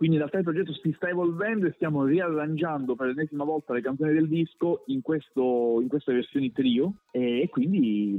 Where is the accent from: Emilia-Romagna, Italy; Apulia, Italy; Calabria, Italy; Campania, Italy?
Calabria, Italy; moved away as an adult; also born or lived in Pisa / Milan / Germany; se mi chiedi di dove sono, io ti risponderò per tutta la vita calabrese. Sono nato in Calabria, a fine 18 anni sono stato lì, quindi io sono calabrese. Però poi ho vissuto comunque 10 anni a Pisa, 10 anni a Milano.